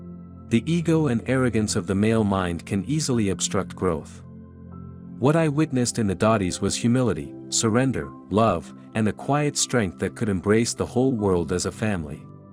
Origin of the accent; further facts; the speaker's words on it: Guyana; born there; I was born in Guyana, South America, to a family that carried Indian roots from Chennai, my great-grandparents having traveled during the days of indentured labor.